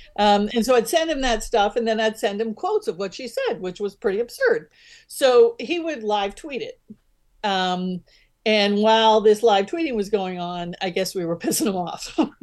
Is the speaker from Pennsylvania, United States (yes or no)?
yes; Pennsylvania, United States; these big names that come to town, I'm from Pennsylvania, these big names that come to town, we're just not that interested in those.